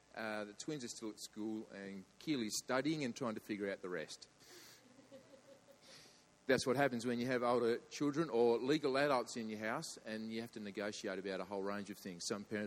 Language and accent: English; Ulverston, North West England, United Kingdom; we are from Ulverston, but we used to attend this church.